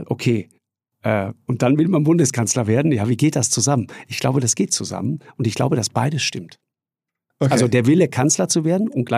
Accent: Tyrol, Austria; weil bei uns in Tirol wird auch immer sofort geduzt.

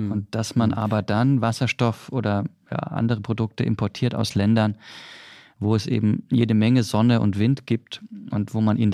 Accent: Baden-Württemberg, Germany; was ich als Schwabe natürlich total nachvollziehbar finde

